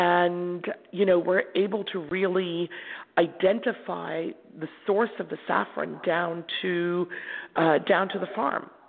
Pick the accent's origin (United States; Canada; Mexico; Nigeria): United States; Bartlesville, Oklahoma; Now, I grew up in the Midwest. So from the time I was 11 to the time I was about 16, 17, I grew up in a place called Bartlesville, Oklahoma.